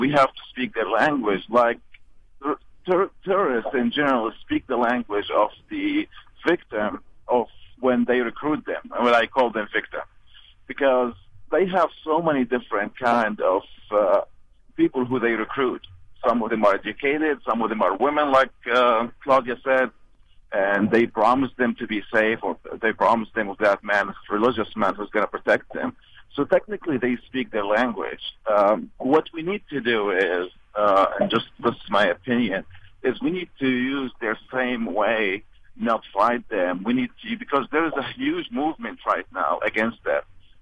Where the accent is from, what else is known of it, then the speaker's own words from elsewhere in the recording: Syria; I'm from Syria originally. I was born as a Muslim